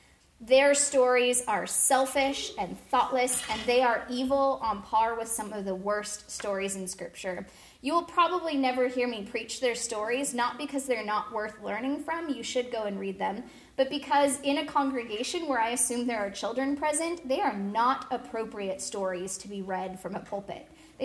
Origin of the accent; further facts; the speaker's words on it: Spokane, Washington, United States; I grew up in Spokane right next to Temple Beth